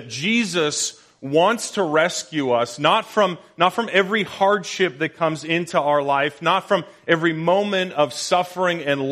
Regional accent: Powell River, British Columbia, Canada; as that ferry made the 14-mile journey from my hometown of Powell River over to where I went to high school in Comox

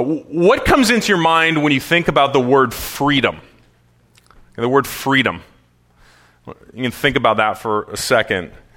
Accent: Canada; now in United States; Even being Canadian, I know this fairly well. I'm going to have to study for my citizenship exam at some point coming up.

